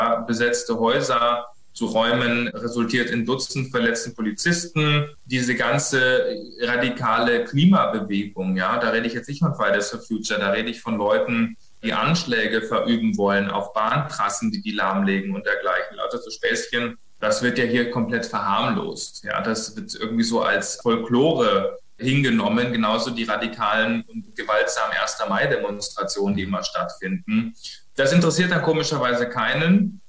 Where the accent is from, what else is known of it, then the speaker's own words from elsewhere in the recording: Bavaria, Germany; now in Berlin, Germany; Also ich komme ja ursprünglich aus Bayern, da ist das Problem sozusagen unter Dach und Fach